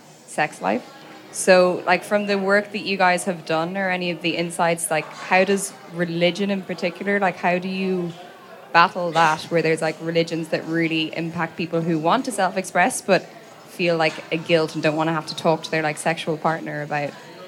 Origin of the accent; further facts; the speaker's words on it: Ireland; So I was raised as Irish Catholic. I'm from Ireland, like, from a very, very small town in Ireland.